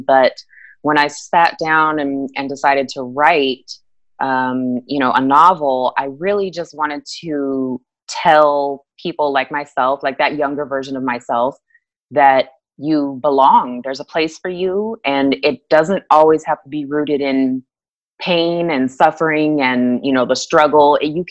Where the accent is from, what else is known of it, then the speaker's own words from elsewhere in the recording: Anchorage, Alaska, United States; also born or lived in Kansas; now in Texas, United States; I was born in Kansas, but I was raised in Anchorage, Alaska, which is random. And, I grew up there, and then I met my partner there, and then we moved to Georgia. and then we moved to Colorado, and now we're in Texas.